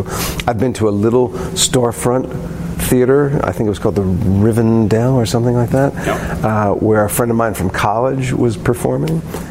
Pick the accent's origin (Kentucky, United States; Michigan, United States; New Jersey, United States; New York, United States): New Jersey, United States; I grew up in New Jersey.